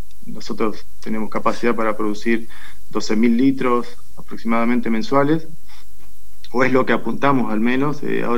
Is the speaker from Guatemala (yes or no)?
no; San Martín de los Andes, Neuquén, Argentina; also born or lived in La Plata; Yo soy de San Martín de los Andes, criado ahí. Me fui a estudiar a la ciudad de La Plata